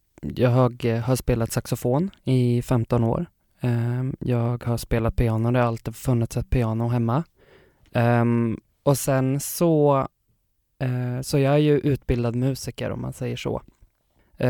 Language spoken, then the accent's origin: Swedish; Katrineholm, Södermanland, Sweden; moved away as an adult; now in Stockholm, Sweden; Jag är 25 år. Jag är uppvuxen i Katrineholm och flyttade till Stockholm för... Tre år sedan.